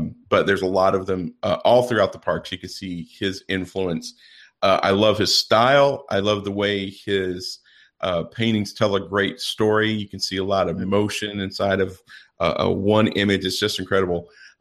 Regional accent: the South, United States; You can tell I'm from the South. That sounds natural.

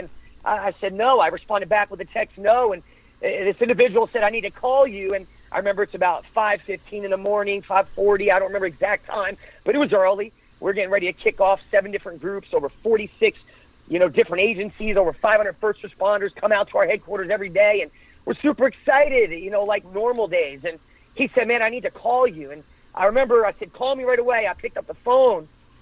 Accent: New Jersey, United States; I grew up in New Jersey. I grew up on the streets of Jersey. I grew up with a single mom

